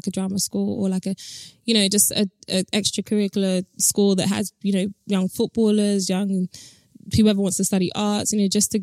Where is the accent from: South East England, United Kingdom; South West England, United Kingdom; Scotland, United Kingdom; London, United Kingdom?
London, United Kingdom; Tottenham; You know, I grew up in an inner city neighborhood. So I grew up in Tottenham.